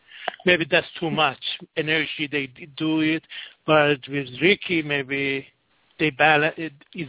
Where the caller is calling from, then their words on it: United States; I'm calling from the United States.